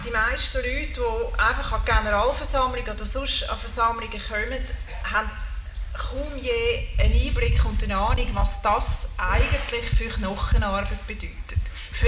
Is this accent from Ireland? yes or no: no; Zurich, Switzerland; weil einfach das Seefeld halt meine Heimat ist. Ihr wisst, ich musste ausziehen.